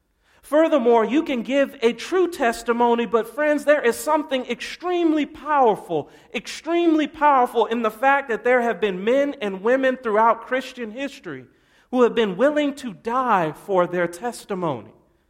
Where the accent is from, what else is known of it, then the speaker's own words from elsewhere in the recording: Texas, United States; I'm from Texas. That's how we do it.